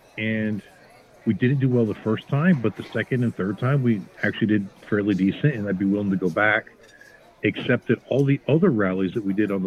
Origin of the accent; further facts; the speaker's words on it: Orlando, Florida, United States; I mean, growing up in Orlando, I used to go out to the Leesburg Rally.